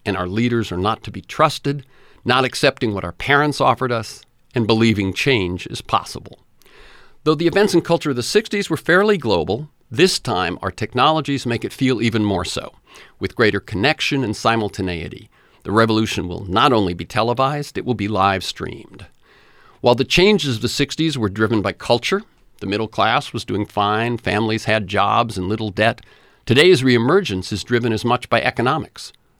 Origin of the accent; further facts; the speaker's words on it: Florida, United States; also born or lived in New Bedford, Massachusetts / Texas; I was born in New Bedford, Mass., a poor gray town that had lost its textile mills to the right-to-work states in the South. My family moved, first to Texas, and then we settled in Florida